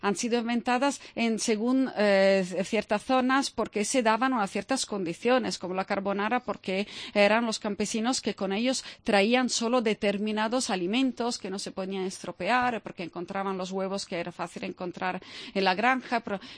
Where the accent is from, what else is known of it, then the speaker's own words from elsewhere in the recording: Italy; Spanish is a second language; que asumir nuestra parte de responsabilidad como italiano